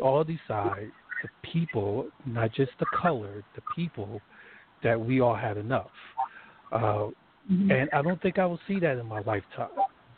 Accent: New Jersey, United States; So, I was born and raised in New Jersey.

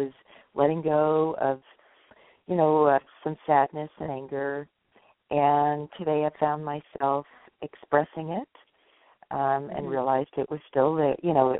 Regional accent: New York, United States; I'm calling from California. Cali girl. Okay. Yeah. And originally from New York, so it sounds like we have parallels.

